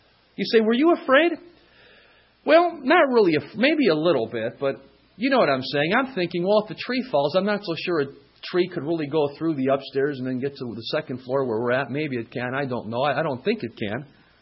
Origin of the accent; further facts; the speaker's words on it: Ohio, United States; I'm from Ohio where we have tornadoes.